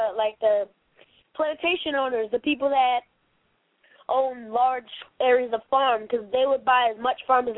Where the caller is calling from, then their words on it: Woodbridge, Virginia, United States; I'm calling from Woodbridge, Virginia.